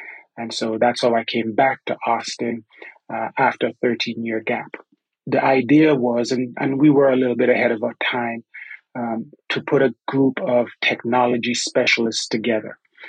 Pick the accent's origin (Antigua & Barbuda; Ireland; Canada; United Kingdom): Antigua & Barbuda; accent: southeast Texas; now in Texas, United States; I'll start by saying that if you hear my accent, that it's from east of southeast Texas. And I'm from a little island in the Caribbean that is called Antigua and Barbuda.